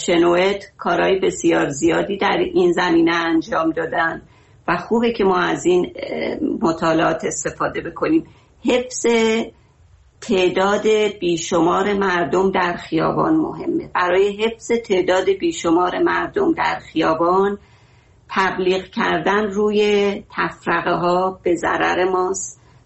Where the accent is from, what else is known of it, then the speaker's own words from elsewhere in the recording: Iran; بله ایران، ما همه ما ایرانی هستیم.